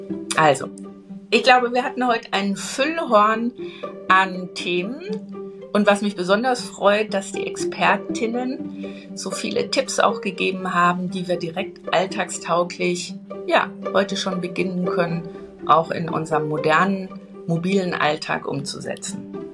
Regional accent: Bavaria, Germany; ich komme aus dem Bayerischen Wald.

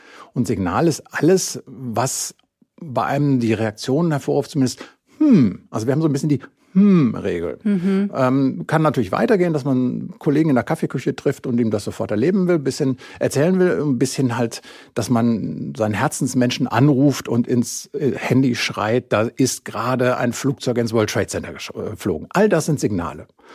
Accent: Senden, North Rhine-Westphalia, Germany; in Senden bei Münster, meinem Heimatort

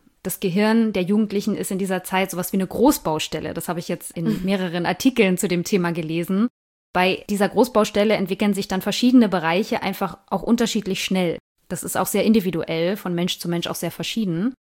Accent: East Germany, Germany; weil ich komme ja nur auch aus Ostdeutschland

